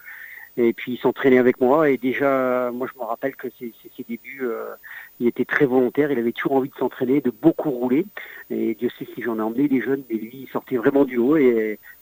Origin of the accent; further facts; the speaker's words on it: Dunkirk, Hauts-de-France, France; C'est ça, je suis originaire de Dunkerque et j'ai commencé à rouler en tout terrain à l'âge de 13 ans.